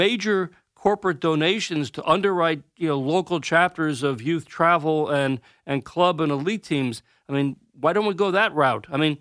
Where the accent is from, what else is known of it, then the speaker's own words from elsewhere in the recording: Armonk, New York, United States; I will be talking to the Armonk Baseball League up in my hometown in Armonk, New York, at the Byram Hills High School.